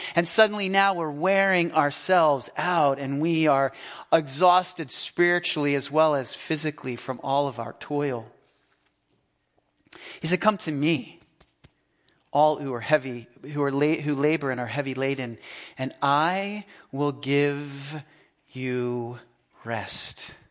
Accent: Philadelphia, Pennsylvania, United States; When I was a kid growing up in the Philadelphia area, my grandmother lived on a small island just north of Atlantic City called Brigantine.

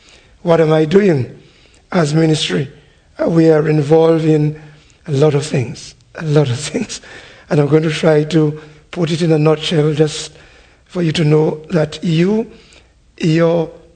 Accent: Dominica; now in Guadeloupe; I'm living in the Caribbean. I am originally from Dominica, but I'm living in Guadeloupe for the past 38 years, and also converted to Christ in Guadeloupe the past 38 years.

